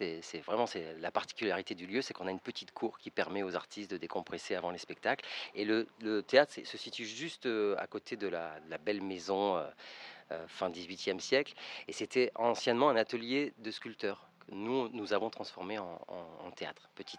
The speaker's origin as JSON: {"language": "French", "town": "Grenoble", "region": "Auvergne-Rhône-Alpes", "country": "France", "said": "dans des MJC à Grenoble, parce que je viens de Grenoble."}